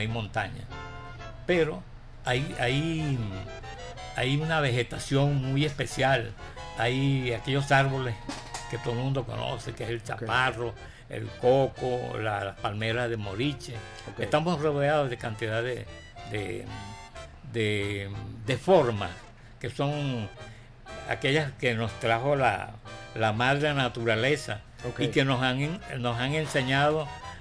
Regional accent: San José de Guanipa, Anzoátegui, Venezuela; Yo soy del Tigrito, exactamente. Allá no les gusta que le digan el Tigrito, sino San José de Guanipa, pero yo soy criado... me gusta más el Tigrito, suena más bonito.

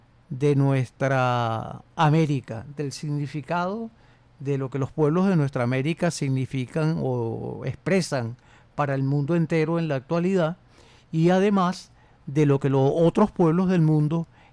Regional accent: Venezuela; una trayectoria como pueblo venezolano que nos da fuerzas

